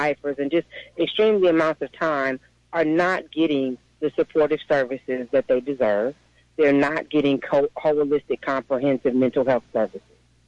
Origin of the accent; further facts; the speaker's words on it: Riverside, California, United States; born there; April 15th, 1978, I was born in Corona State Prison for Women in Riverside, California.